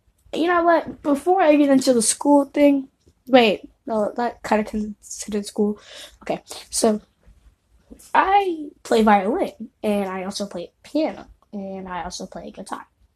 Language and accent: English; California, United States; also born or lived in Texas / Washington; so I was born in California, moved to Texas for 4 years, went to Washington for 3 years, Washington State, then, moved back to California, now I'm going back to Texas, and I'm gonna stay there.